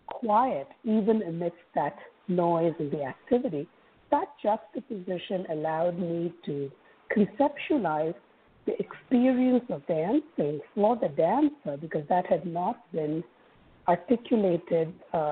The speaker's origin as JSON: {"language": "English", "country": "India", "tie": "born or raised there", "said": "as a dancer growing up in India."}